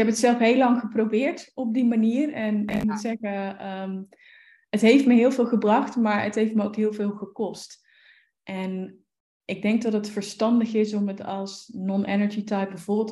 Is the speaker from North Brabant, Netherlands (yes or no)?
yes; North Brabant, Netherlands; geboren en getogen Brabantse. Ik woon ook nog steeds in Brabant.